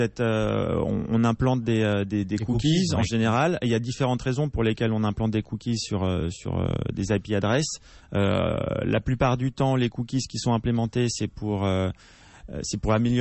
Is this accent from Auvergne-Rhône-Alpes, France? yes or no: yes; Lyon, Auvergne-Rhône-Alpes, France; Je suis originaire de Lyon